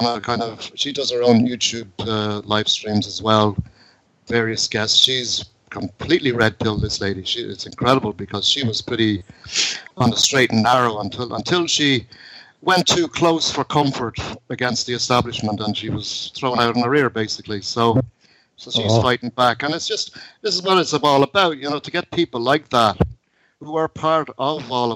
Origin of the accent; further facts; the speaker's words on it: Ireland; It's just about celebrating our sovereignty and our independence, who we are as a people. That's it, as Irish people, Irish men and women, as the first words of our proclamation.